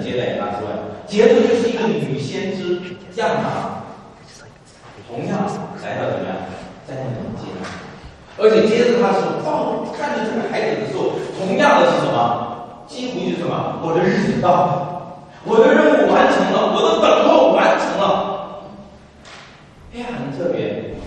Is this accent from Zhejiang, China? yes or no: no; Guangzhou, Guangdong, China; now in Canada; 南方人，我是广州人